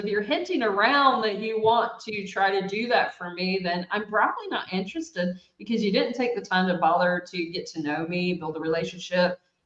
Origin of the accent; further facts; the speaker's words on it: United States; now in Portugal; I'm from the States, but I live in sunny Portugal.